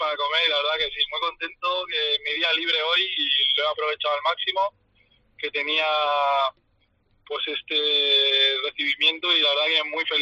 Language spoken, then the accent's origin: Spanish; Balearic Islands, Spain; como mallorquín y aficionado del Mallorca